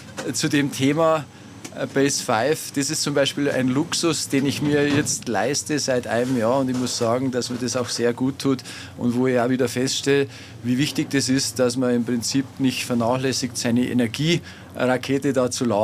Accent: Bavaria, Germany; now in Innsbruck, Austria; Wie man hört, komme ich eigentlich ursprünglich aus Bayern

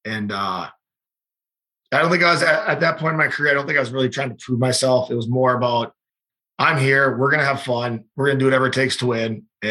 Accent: Fargo, North Dakota, United States; I think that was just kind of the mentality I had growing up in Fargo. Is not a lot of kids come out of Fargo, and I've just had that my whole life.

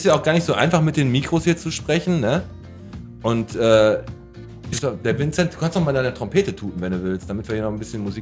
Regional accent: Bottrop, North Rhine-Westphalia, Germany; wir kommen beide aus Bottrop. Also ja. ich komme aus Fulmrock

